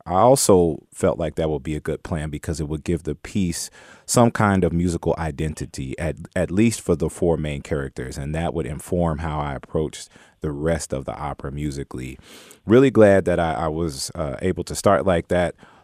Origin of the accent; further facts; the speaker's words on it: Cincinnati, Ohio, United States; Also, Cincinnati's my hometown.